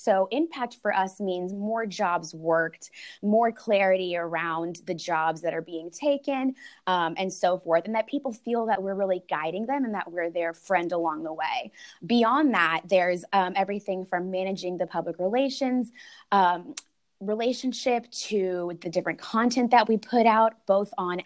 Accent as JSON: {"language": "English", "town": "Dallas", "region": "Texas", "country": "United States", "tie": "born or raised there", "said": "I was born and raised in Dallas."}